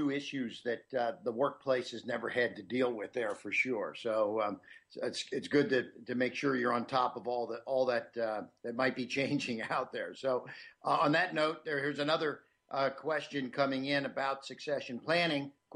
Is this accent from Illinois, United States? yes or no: no; Ohio, United States; moved away; Well, I grew up in Ohio, so I haven't been back there on a living basis in 30-some years, but it's a conservative state.